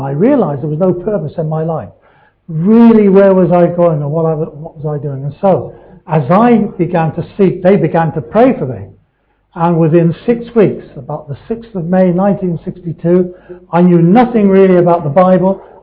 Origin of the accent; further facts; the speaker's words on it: South East England, United Kingdom; Dr. Bernardo's as an orphan, and me and my brothers were raised in a Bernardo home in Sussex, down south.